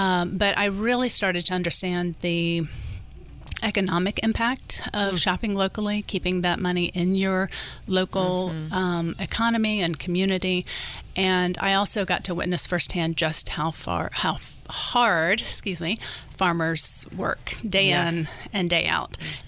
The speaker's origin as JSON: {"language": "English", "region": "Southern United States", "country": "United States", "said": "So I'm from the South, and previous to moving to Sonoma County, I was living in an intentional farming community in western North Carolina, outside of Asheville."}